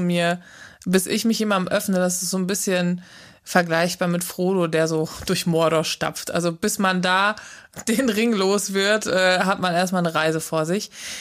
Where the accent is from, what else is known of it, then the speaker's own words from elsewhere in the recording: North Rhine-Westphalia, Germany; Aber ich bin am Niederrhein aufgewachsen. Und die haben ja auch so ein melodisches Gesabbel, sag ich mal. Das habe ich auch noch drauf.